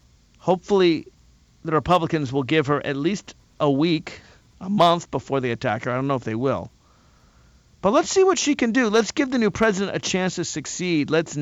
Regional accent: Alexandria, Virginia, United States; Mike in Alexandria, my hometown of Virginia, disagrees with me.

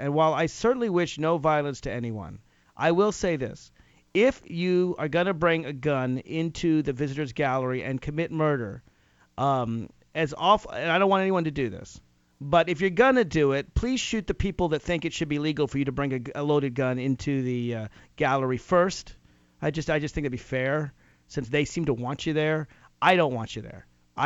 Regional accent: Virginia, United States; Virginia, for example, my home state.

